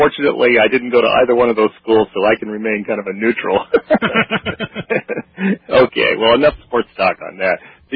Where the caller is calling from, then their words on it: Portland, Oregon, United States; Here, I'm calling you from Portland, Oregon, or just